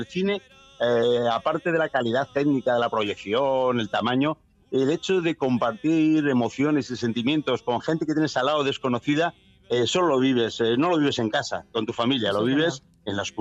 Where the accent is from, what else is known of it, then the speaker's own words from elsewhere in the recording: Portugalete, Basque Country, Spain; Fue en Portugalete, en mi pueblo